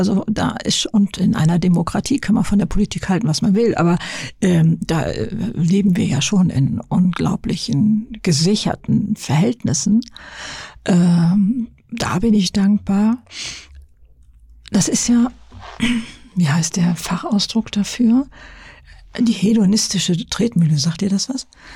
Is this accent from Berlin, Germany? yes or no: no; Lower Saxony, Germany; In Niedersachsen, auf dem Bauernhof und mit 2 älteren Schwestern.